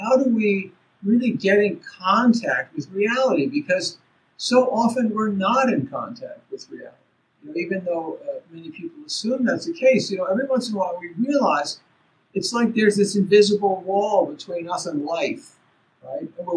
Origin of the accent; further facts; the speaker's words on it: Baltimore, Maryland, United States; when I was a little kid growing up in Baltimore, Maryland, we also used to have clover in the grass